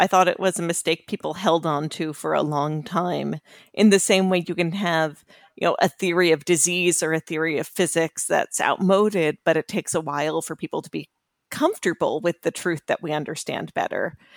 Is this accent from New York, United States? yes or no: yes; New York, United States; now in Northern Virginia, United States; I grew up in New York. I went to Yale University where I studied political science. And now I live in Northern Virginia with my husband and our two daughters.